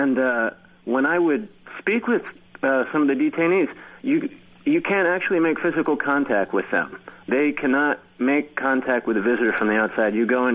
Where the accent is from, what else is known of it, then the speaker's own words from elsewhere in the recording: United States; it offended my sensibilities as an American, thinking of my country as a safe haven